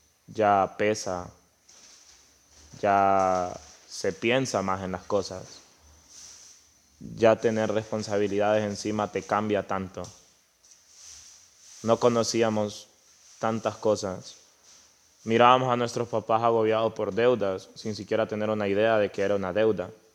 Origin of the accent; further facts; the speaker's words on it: Honduras; Soy de un país de tercer mundo, soy de Honduras